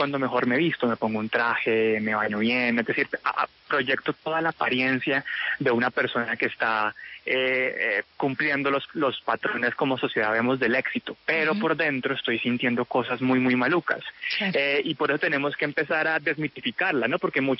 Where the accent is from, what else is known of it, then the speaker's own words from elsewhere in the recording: Colombia; Y también como colombianos, como esta idea del perrenque, del poner la actitud.